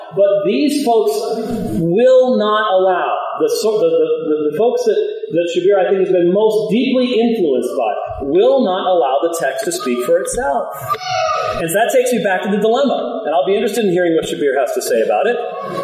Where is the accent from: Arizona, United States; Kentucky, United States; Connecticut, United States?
Arizona, United States; You got some fans or something? I'm from Arizona, God, it's hot in here.